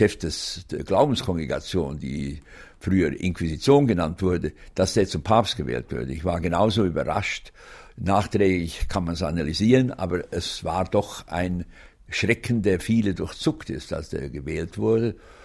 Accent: Switzerland; Und als Schweizer Bürger habe ich immer gesagt

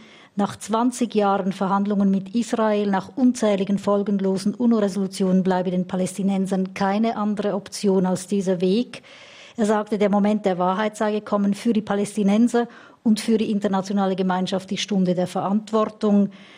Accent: Switzerland; Das kennen wir als Schweizer gut.

